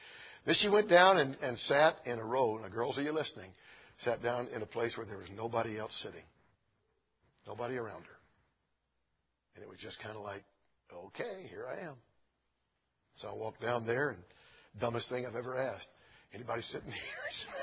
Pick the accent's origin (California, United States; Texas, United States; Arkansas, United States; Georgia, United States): Georgia, United States; So I just sat down there, looked across and said, hello … I'm from Georgia.